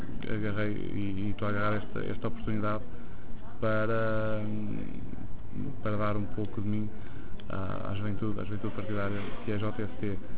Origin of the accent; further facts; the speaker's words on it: Mondim de Basto, Vila Real, Portugal; Venho de Mondim de Basto, do Distrito de Vila Real.